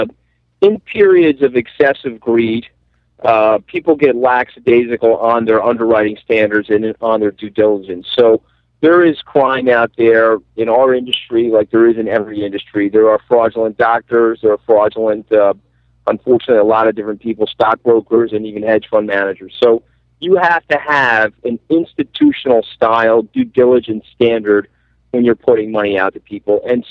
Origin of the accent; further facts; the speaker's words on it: Long Island, New York, United States; There's some fun stories in there about growing up on Long Island and working at my uncle's motorcycle shop.